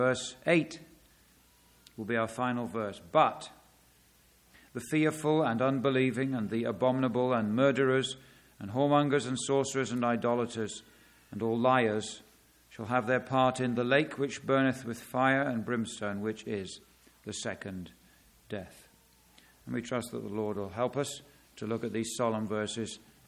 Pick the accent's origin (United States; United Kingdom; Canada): United Kingdom; England; I'm from England, just visiting here for the weekend.